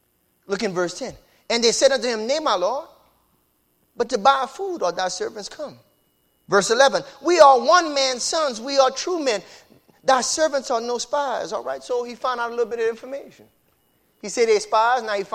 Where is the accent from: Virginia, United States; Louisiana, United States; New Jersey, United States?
Louisiana, United States; Lafayette; Oh, no. I went to Northside. I'm from Lafayette.